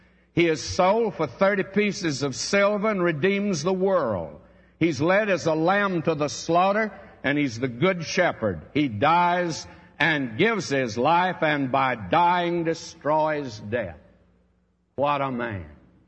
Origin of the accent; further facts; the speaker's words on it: Texas, United States; I could use my hometown in Texas, but nobody would know about it because nobody ever heard of that place.